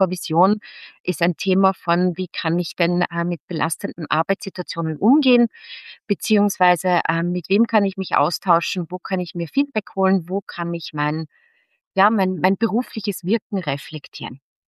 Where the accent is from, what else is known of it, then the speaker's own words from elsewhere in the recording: Upper Austria, Austria; now in Vienna, Austria; Ich bin jetzt gebürtige Oberösterreicherin, komme aus der Umgebung von Linz und habe das große Vergnügen, schon seit sehr vielen Jahren in Wien zu leben.